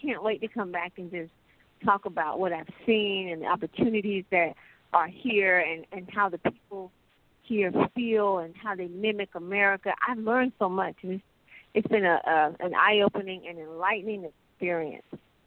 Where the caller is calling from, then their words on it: Monrovia, Montserrado, Liberia; Yes, I'm calling from Monrovia, Liberia.